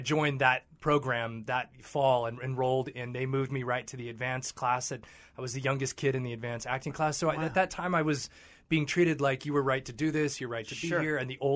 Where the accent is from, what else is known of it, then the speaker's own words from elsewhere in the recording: Louisville, Kentucky, United States; Yeah, and I remember as a kid growing up there feeling really lucky